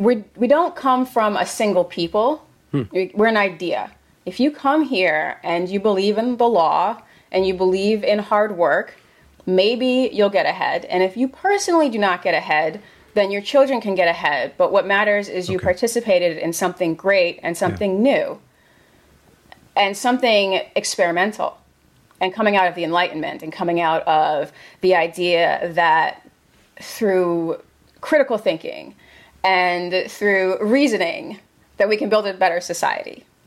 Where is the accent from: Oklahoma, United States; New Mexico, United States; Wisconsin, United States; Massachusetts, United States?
Massachusetts, United States; Attleboro; as a small child growing up in Attleboro, Massachusetts, they forced us to sing 2 patriotic songs a day and say the Pledge of Allegiance.